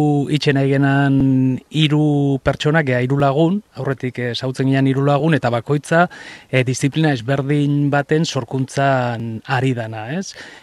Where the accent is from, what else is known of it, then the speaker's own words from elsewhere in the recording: Elgoibar, Basque Country, Spain; now in Bilbao, Spain; ez gea bilbotarrak, ni Elgoibartarra naiz, bea Aindoaindarra, baina Bilbon bizi gea ni 2005etik